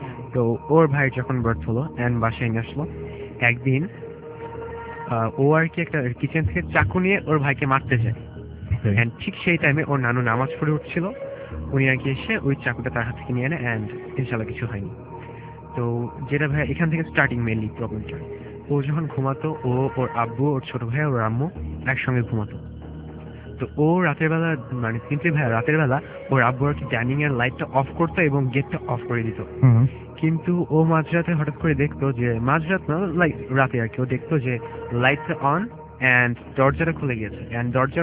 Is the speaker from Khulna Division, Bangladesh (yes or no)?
yes; Kushtia, Khulna Division, Bangladesh; আমার home town Kushtia.